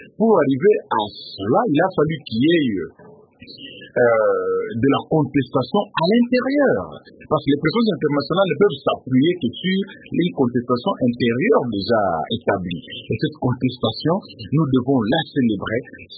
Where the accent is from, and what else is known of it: Gabon; born or raised there